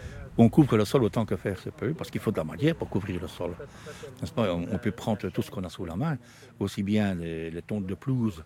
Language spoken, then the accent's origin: French; Marche-la-Dame, Wallonia, Belgium; Non, je suis de Marche-la-Dame.